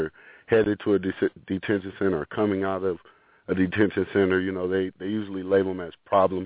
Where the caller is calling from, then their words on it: Los Angeles, California, United States; I'm actually representing out of Los Angeles, California.